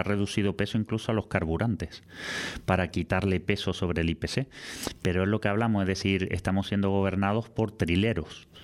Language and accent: Spanish; Puerto de la Cruz, Canary Islands, Spain; Yo soy el Puerto de la Cruz, me crié aquí, he nacido aquí y trabajo gran parte de mi tiempo aquí